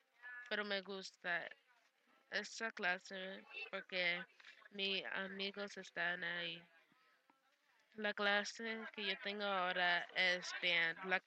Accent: New York, United States; Spanish is a second language; now in Nantucket, United States; Yo soy de Nueva York. Ahora vivo en Natuke, Massachusetts.

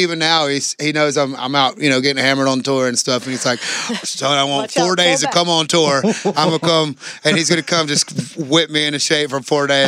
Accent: Georgia, United States; I grew up in Georgia, so I think I was just lucky to be around a lot of good tunes.

